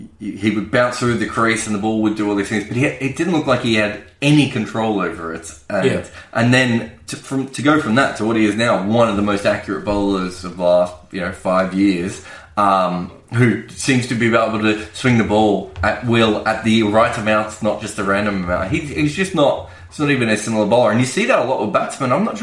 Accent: Australia; which as an Australian, we only really ever respected Lancashire or Yorkshire cricketers.

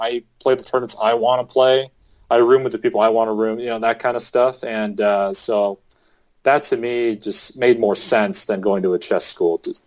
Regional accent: California, United States; also born or lived in Utah; I'm a guy from Southern California, and the culture in Utah is a lot different

